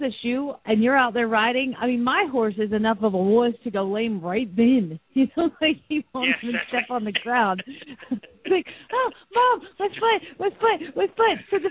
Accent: Phoenix, Arizona, United States; from Phoenix, Arizona

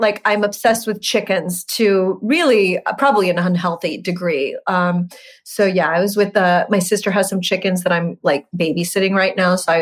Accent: Huntington Beach, California, United States; Isn't that weird? I'm from Huntington Beach.

